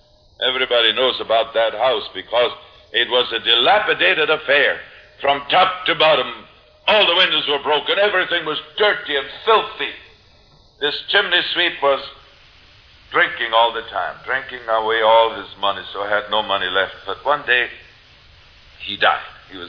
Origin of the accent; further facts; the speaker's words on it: Switzerland; English is a second language; through Switzerland with me, I took him to my hometown.